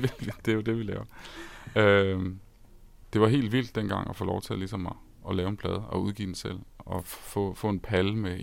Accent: Esbjerg, Region of Southern Denmark, Denmark; born there; now in Copenhagen, Denmark; Ja, vi er født i Esbjerg. Og så er vi blevet københavnere.

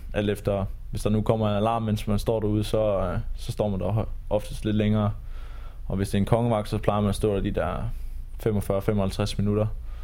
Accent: Jutland, Denmark; Nu kommer jeg fra Jylland, ligesom mange af mine andre kolleger, vi gør.

